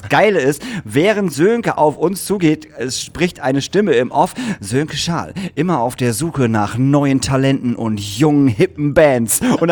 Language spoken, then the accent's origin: German; Lingen, Lower Saxony, Germany; weil wir über meine Heimat, über Lingen gesprochen haben